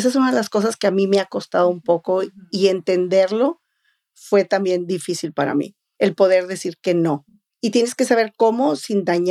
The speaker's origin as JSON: {"language": "Spanish", "country": "Mexico", "said": "Pues de mexicanas es porque en nuestro país, ¿verdad?, tenemos nuestra manera de hablar, nuestra comida, buscamos ciertos ingredientes que solo nosotros, criamos a nuestros hijos de una manera."}